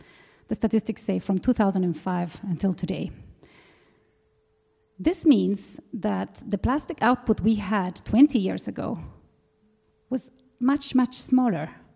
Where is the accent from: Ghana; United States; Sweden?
Sweden; I grew up in Sweden, and we recycle.